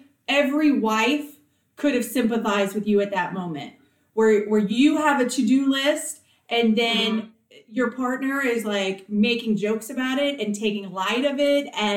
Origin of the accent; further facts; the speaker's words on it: Virginia Beach, Virginia, United States; I grew up in Virginia Beach, pretty safe area, right?